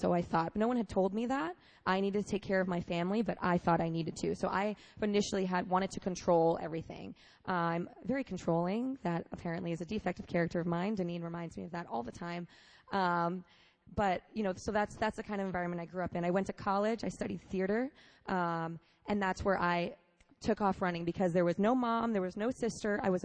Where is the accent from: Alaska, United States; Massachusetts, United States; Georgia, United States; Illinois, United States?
Massachusetts, United States; Worcester; I am from Worcester, Massachusetts. I grew up in a Puerto Rican Cuban household.